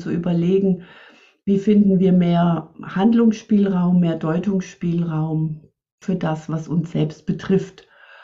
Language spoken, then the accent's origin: German; Swabia, Germany; ich komme ja aus dem Schwäbischen.